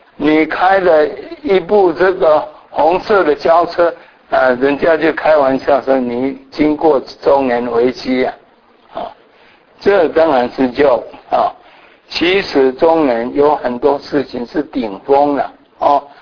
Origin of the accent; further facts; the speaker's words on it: Kaohsiung, Taiwan; 我记得小时候我很喜欢农村的生活，我是在高雄长大